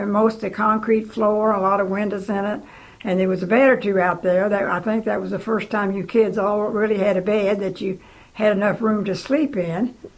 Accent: Missouri, United States; I was born in April the 16th, 1924, and it was in Cedar County. That's where I grew up, in Cedar County.

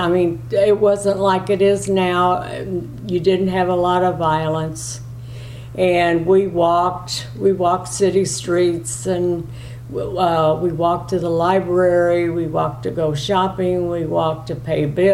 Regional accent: Waynesville, Missouri, United States; born there; I was born in Waynesville, Missouri.

